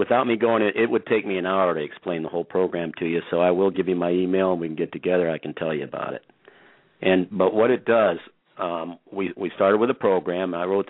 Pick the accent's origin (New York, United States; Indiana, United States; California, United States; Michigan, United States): Michigan, United States; I'm a commissioner from Michigan